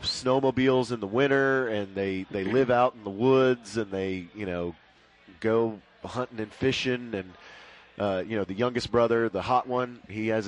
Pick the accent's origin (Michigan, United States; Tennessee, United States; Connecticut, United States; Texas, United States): Texas, United States; you would think I'm the one from Texas, so I should be the one who's into hunting and fishing and listening to country music